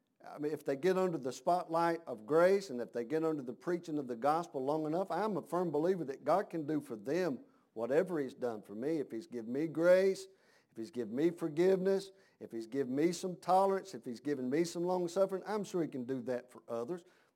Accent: United States; Because I'm American. Amen. Well, that's just the way it is.

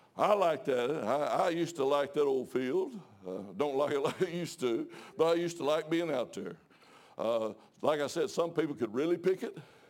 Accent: Tennessee, United States; we was raised in Tennessee, me and my wife both, picking and chopping cotton for a living.

